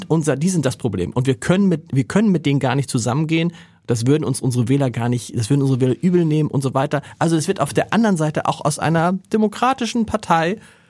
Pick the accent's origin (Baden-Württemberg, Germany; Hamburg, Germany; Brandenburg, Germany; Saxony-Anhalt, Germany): Hamburg, Germany; wo man sich als Hamburger fragt, sind ja auch Hamburger